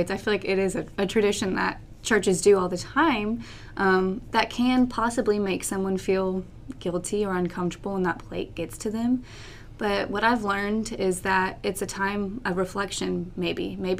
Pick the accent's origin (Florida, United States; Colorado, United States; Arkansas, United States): Arkansas, United States; Fort Smith; Well, I grew up here in Fort Smith. I'm very proud to be from Fort Smith. Did gymnastics my whole life. Was a cheerleader at Southside High School.